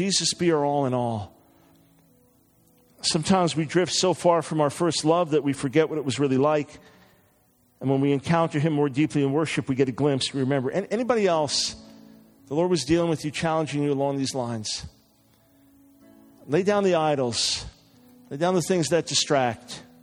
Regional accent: New York City, New York, United States; being a New Yorker, loving the city, it was really important to me for us to be there.

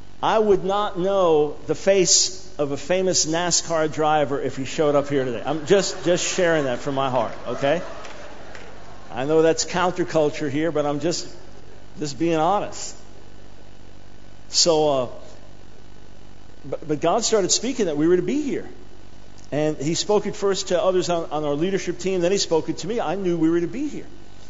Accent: New York, United States; And, you know, being a New Yorker, sure, my heart beats for New York and the city.

